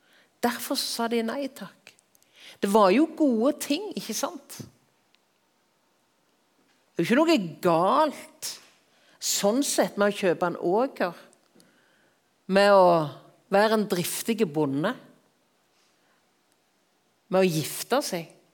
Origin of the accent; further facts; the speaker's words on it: Rogaland, Norway; Jeg synes jo det litt stas som Jærbu at en av de virkelig flinke fotballspillerne fra Jæren.